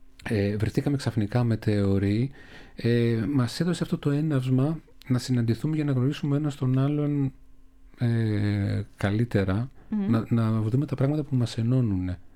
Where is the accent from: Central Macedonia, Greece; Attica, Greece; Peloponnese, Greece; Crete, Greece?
Central Macedonia, Greece; Thessaloniki; Είμαστε και οι δύο μεγαλώσαμε στη Θεσσαλονίκη.